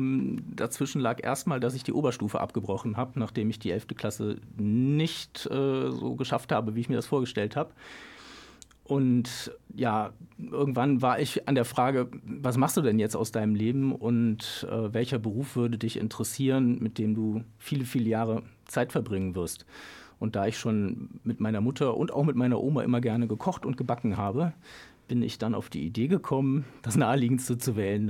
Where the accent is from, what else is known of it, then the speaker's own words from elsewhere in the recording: Bonn, North Rhine-Westphalia, Germany; Ja, Bonn ist meine Heimat, so wie Sie es sagen, dort geboren, auf der einen Rheinseite aufgewachsen, dann den großen Umzug auf die andere Rheinseite geschafft, in die erste eigene Wohnung damals mit 21 Jahren. Und seitdem lebe ich da heute im Stadtteil Bonn-Kastell